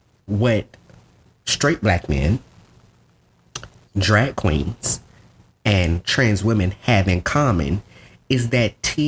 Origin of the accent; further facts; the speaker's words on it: Mobile, Alabama, United States; I grew up in Mobile too.